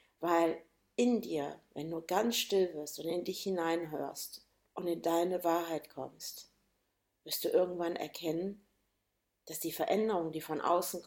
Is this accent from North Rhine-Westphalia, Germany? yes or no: no; Hanover, Lower Saxony, Germany; weil ich bin mit meinen Eltern in Hannover groß geworden.